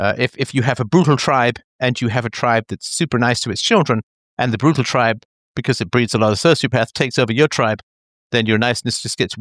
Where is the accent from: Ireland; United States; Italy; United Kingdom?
United Kingdom; London; which was when I said, you know, how peaceful it was growing up in London.